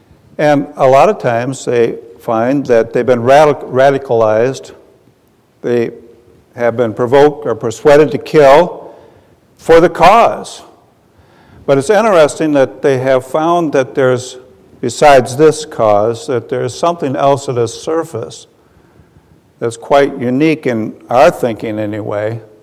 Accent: Willmar, Minnesota, United States; We are from Minnesota, and we're from Wilmer, Minnesota, which is the turkey capital of the world

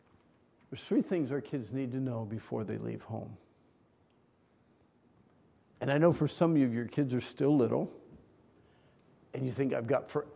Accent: Pennsylvania, United States; I am from Pennsylvania, and I wear that badge, you know, with loyalty and honor

